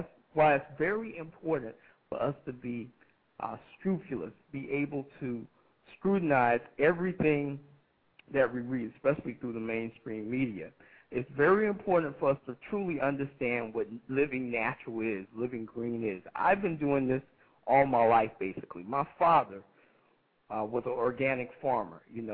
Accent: Atlanta, Georgia, United States; Yes, I'm from Atlanta. I'm an organic farmer.

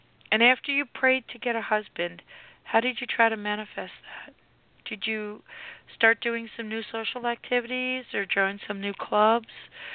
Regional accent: Sarasota, Florida, United States; from Sarasota.

